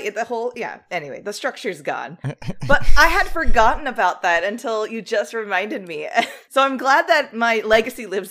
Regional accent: San Diego, California, United States; It's like one of my like top cuisines because I grew up in San Diego.

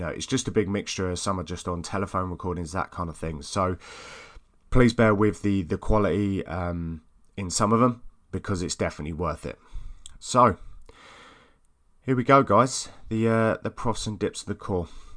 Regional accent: East of England, United Kingdom; accent: Essex; I wanted to get as many sound recordings as I can so that you guys aren't always listening to my lovely Essex accent.

